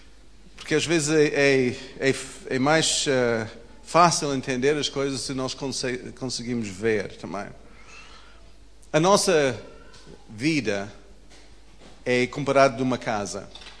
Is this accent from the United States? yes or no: yes; Alaska, United States; Portuguese is a second language; Em Alasca, na minha terra, nós temos debaixo do sol gelo.